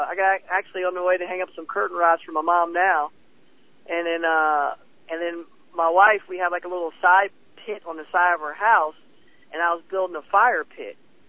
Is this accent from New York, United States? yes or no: no; Chesterfield, New Jersey, United States; now in Rhode Island, United States; I am from New Jersey, and I grew up as a Phillies fan.